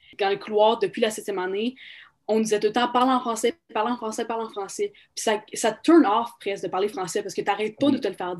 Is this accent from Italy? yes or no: no; Montreal, Quebec, Canada; now in Saskatchewan, Canada; J'ai été élevée à Montréal. J'ai jamais vraiment parlé anglais, à part avec mon père, avant que j'arrive en Saskatchewan.